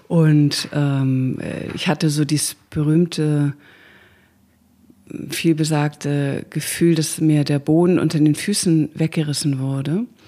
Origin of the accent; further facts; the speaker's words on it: Hamburg, Germany; born there; ich bin Künstlerin hier in Hamburg, ich bin hier in Hamburg geboren